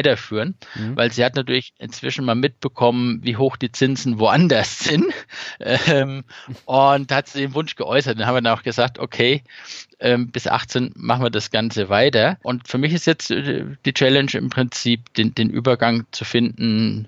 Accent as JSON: {"language": "German", "region": "Bavaria", "country": "Germany", "said": "Ich bin ja eigentlich Franke. Ich lebe ja hier fast schon im Exil."}